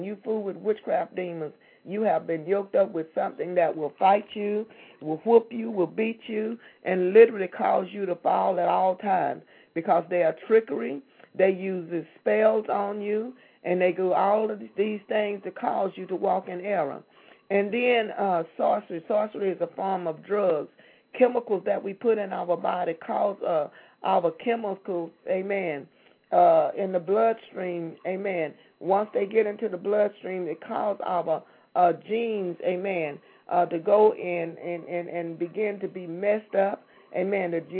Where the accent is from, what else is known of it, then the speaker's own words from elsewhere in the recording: Texas, United States; I'm from Texas, and there's a place called Seabrook and Kema.